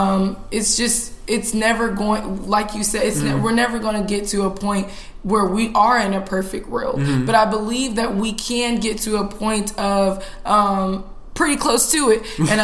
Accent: Nigeria; we can talk about the differences of being both Black and being Nigerian and knowing the different cultures and the differences.

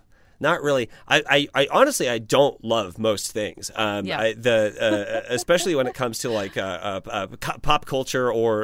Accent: Midwest, United States; I am from the Midwest.

